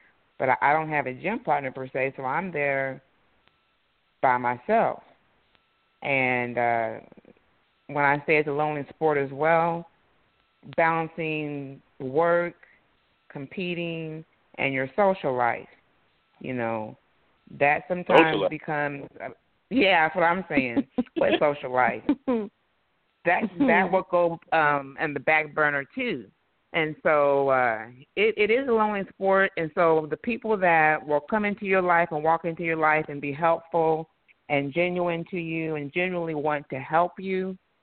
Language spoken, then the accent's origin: English; Eolia, Missouri, United States; I'm from a small town called Eolia, Missouri. 400 people were there when I was growing up.